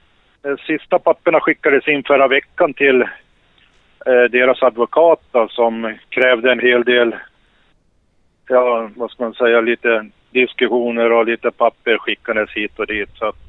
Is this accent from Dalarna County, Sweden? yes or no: yes; Hedemora, Dalarna County, Sweden; jag är från Hedemora i södra Dalarna och distriktsordförande.